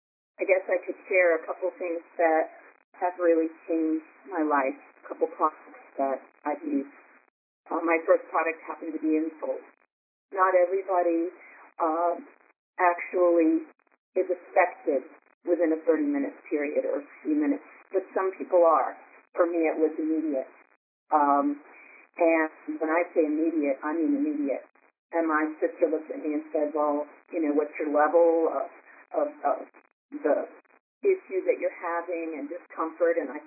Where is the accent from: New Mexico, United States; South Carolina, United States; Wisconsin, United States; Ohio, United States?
South Carolina, United States; I'm from South Carolina.